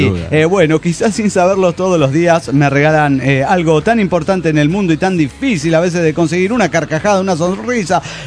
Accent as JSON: {"language": "Spanish", "region": "Mexico City", "country": "Mexico", "said": "del DF mexicano."}